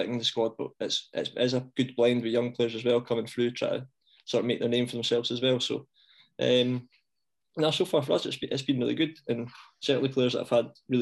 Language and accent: English; Kirkcaldy, Scotland, United Kingdom; born there; But I was born in Kirkcaldy. And so I used to get so much stick from Falkirk fans from being from Fife.